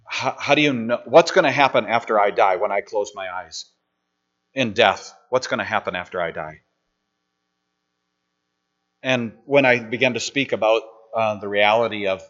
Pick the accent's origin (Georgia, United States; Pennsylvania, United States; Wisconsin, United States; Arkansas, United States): Wisconsin, United States; Milwaukee; also born or lived in Lena; when I was a kid growing up in Milwaukee, I'm not talking about Lena. We moved to Lena when I was in seventh grade. Okay, but growing up in Milwaukee in the late 60s and early 70s